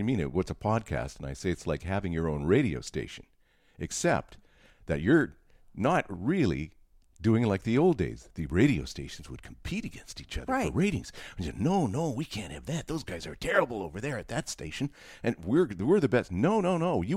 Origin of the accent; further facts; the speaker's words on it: Edmonton, Alberta, Canada; growing up in Western Canada, in Edmonton, Alberta, Canada